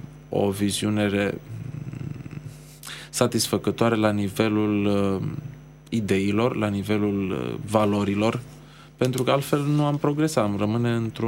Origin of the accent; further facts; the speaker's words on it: Romania; M-am simțit nefericit ca român